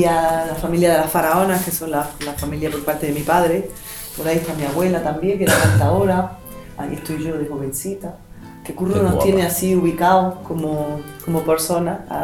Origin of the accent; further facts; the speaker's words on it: Granada, Andalusia, Spain; Este es un barrio, el Sacromonte y el Albaicín, porque yo me he criado en el Albaicín, soy del Albaicín.